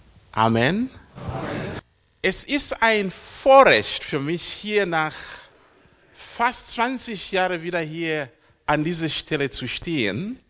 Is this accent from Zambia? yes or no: yes; Zambia; moved away as an adult; now in Germany; Ich stamme ursprünglich aus Sambia. Ich bin seit 85 hier in Deutschland. Ich kam hier zum Studium.